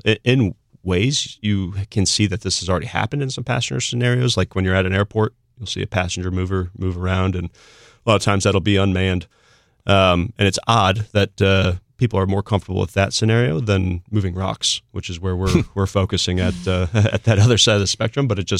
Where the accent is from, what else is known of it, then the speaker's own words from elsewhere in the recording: Ohio, United States; a longtime friend of mine, Alex Pfeiffer, who I grew up with in Ohio